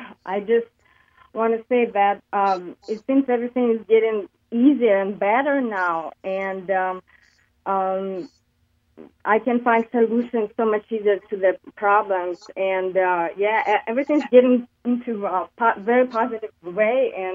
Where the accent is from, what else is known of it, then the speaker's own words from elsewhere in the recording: Kyrgyzstan; now in United States; I'm calling from Minnesota, in a rural town. I'm originally from Kyrgyzstan, and I've been traveling quite a bit too